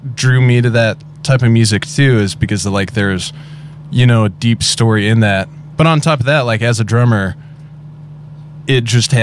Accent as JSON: {"language": "English", "region": "Wyoming", "country": "United States", "said": "So I'm originally from Wyoming"}